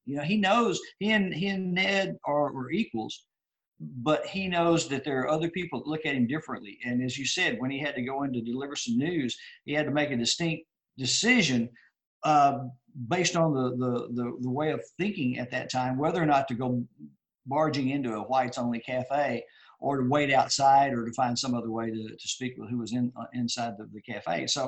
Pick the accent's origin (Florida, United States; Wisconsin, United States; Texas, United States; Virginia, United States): Texas, United States; It had never occurred to me because we are from Northeast Texas. There are a lot of Choctaws around there. The town is right on the Red River, and on the other side is the Choctaw territories of Oklahoma.